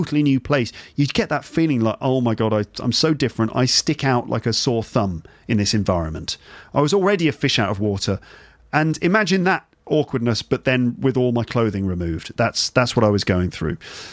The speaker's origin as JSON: {"language": "English", "region": "England", "country": "United Kingdom", "said": "I'm English."}